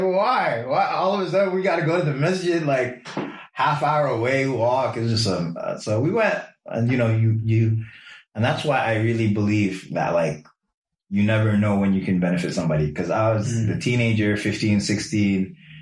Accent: New York, United States; But growing up in New York after 9/11 was what was very intense.

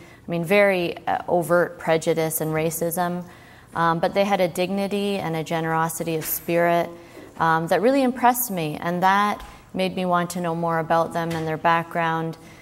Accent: Canada; where I grew up in Canada.

